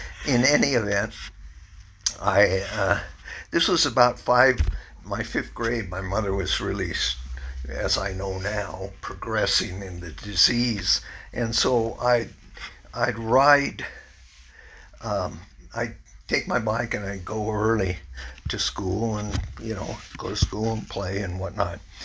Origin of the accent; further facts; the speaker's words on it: Fullerton, California, United States; also born or lived in Buena Park; I was born in Fullerton, California, and lived in June of 1945. our home was on a dairy farm in Buena Park, and it was a couple miles from Knott's Berry Farm. And later we moved to Fullerton about 1950.